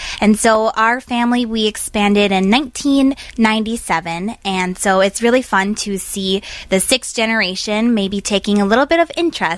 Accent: Cleveland, Wisconsin, United States; So with me, I brought in cheese from Saxon Creamery, located in my hometown of Cleveland, Wisconsin.

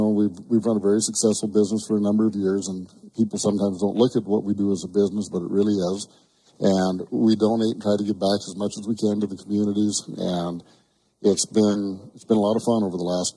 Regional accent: Hinsdale, Montana, United States; And you started right at my hometown of Hinsdale. We rely on the Milk River for water there

